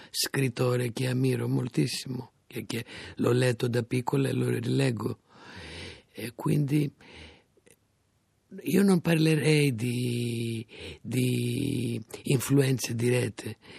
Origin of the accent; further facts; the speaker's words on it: Greece; Italian is a second language; Dal mio paese, soprattutto la poesia, quindi Cavafis e Seferis sono i miei preferiti.